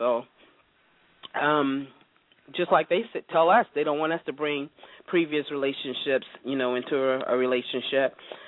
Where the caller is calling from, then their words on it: California, United States; I'm from the Bay